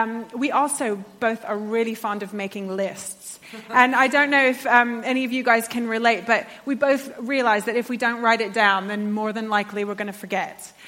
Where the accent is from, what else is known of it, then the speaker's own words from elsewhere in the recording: United States; now in Bedford, United Kingdom; I'm clearly American, and I've been living in England for almost 15 years, and the whole of that time I've been in Bedford, which I love.